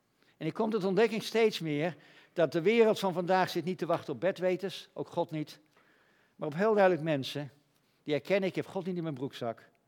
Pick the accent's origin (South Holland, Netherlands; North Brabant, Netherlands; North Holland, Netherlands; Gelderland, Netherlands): Gelderland, Netherlands; Ik kom uit van de Veluwe. Daar ben ik opgegroeid. En daar hebben we veel mensen uit de zware kerk.